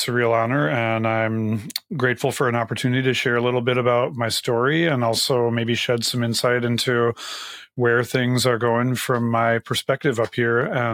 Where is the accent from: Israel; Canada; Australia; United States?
United States; Minnesota; Basically, I grew up in Minnesota, and that I happen to be like right down the street from … where I grew up in the 70s.